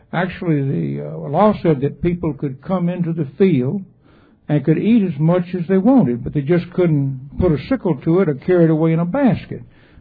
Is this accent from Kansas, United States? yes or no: yes; Kansas, United States; I came from Kansas where you could dig down 30 feet and still be in dirt.